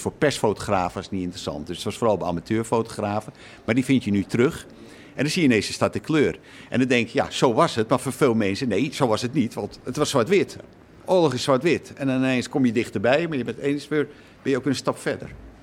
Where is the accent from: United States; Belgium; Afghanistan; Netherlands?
Netherlands; Amsterdam, North Holland; We zijn ook zelf Amsterdammer. Al woon ik er niet meer, moet ik eerlijk zeggen.